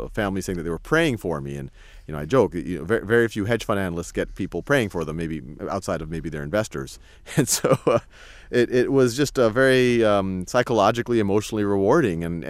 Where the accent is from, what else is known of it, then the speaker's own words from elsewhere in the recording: New Orleans, Louisiana, United States; now in Boston, United States; I was living in Boston at the time, and I grew up in New Orleans